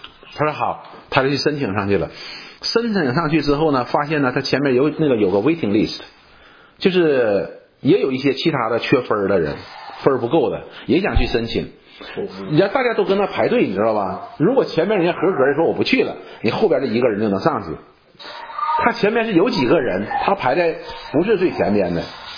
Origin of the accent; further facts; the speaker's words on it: China; 所以什么叫抗压能力？我们中国人